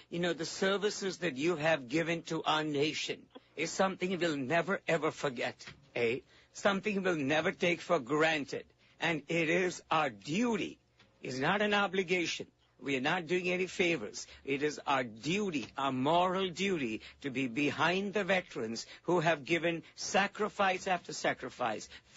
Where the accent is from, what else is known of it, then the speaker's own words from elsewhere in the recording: India; now in United States; I was growing up in India